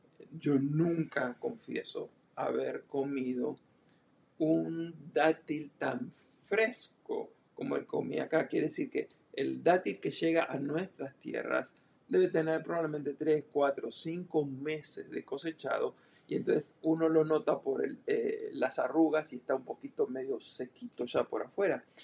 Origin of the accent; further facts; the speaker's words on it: Pampas, Argentina; yo vengo de Las Pampas, de Argentina, el campo.